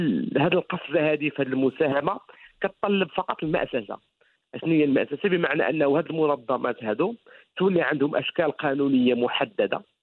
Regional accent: Morocco; عندنا في المغرب

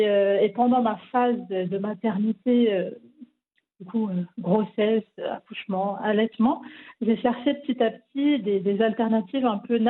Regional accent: Paris, Île-de-France, France; also born or lived in Champagne-Ardenne, France; Je suis née en Champagne-Ardenne, dans l'Est français. J'ai passé les premières années de ma vie là-bas, avec mes parents et grands-parents. J'ai déménagé à Paris très jeune

